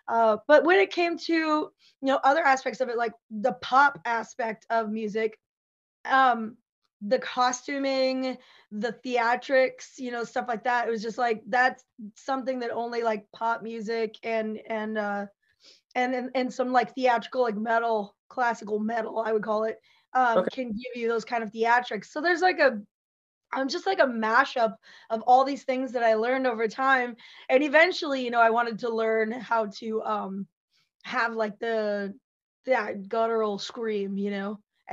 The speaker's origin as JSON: {"language": "English", "town": "Sturgis", "region": "South Dakota", "country": "United States", "said": "I'm from Sturgis, South Dakota, so I came by that pretty naturally."}